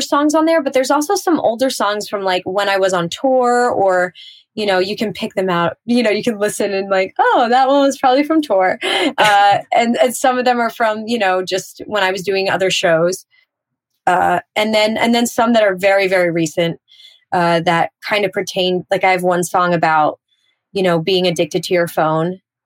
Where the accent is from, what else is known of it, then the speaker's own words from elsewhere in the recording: Pennsylvania, United States; So even though I am from Pennsylvania and I really did grow up in Pennsylvania, I do feel the influence of Jersey often, just because my parents were from Jersey and all of that.